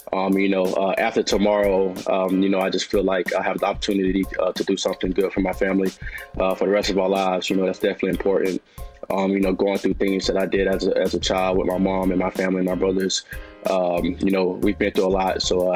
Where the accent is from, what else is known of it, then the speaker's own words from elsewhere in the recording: Tifton, Georgia, United States; You know, I'm from Tifton, Georgia, very small town. You know, I grew up in a very toxic household with an abusive stepfather